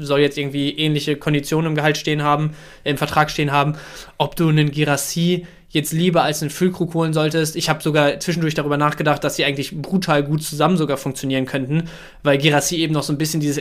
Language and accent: German; Dortmund, North Rhine-Westphalia, Germany; als Dortmunder echt schon Angst davor